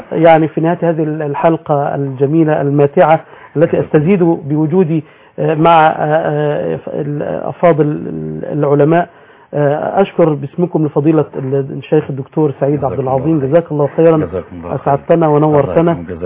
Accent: Egypt; بلدنا مصر

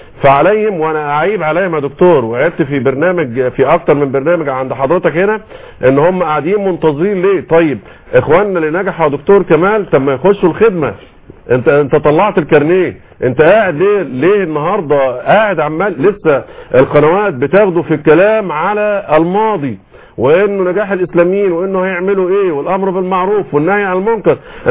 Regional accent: Cairo, Cairo Governorate, Egypt; وانا من القاهره

